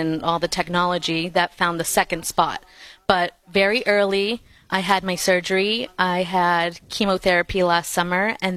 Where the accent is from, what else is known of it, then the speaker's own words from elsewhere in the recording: Massachusetts, United States; I'm from the South Shore